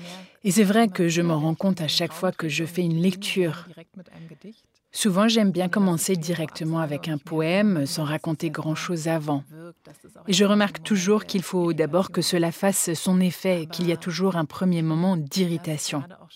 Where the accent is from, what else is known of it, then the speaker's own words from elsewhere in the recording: Berlin, Germany; entre-temps j'ai 40 ans, je suis née à Berlin, j'ai grandi à Berlin.